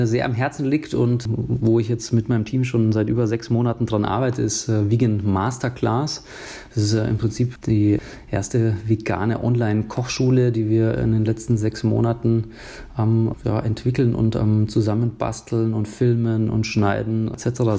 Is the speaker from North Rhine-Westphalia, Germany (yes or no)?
no; Bavaria, Germany; bei uns in Bayern sagt man Kartoffelkäs